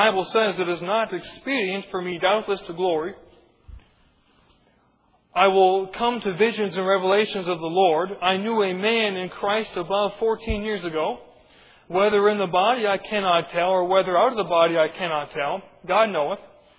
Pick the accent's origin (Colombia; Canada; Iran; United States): Canada; accent: Canadian; Now, I am Canadian, and I've been accused of speaking with some Canadianese from time to time. Sometimes that accent creeps through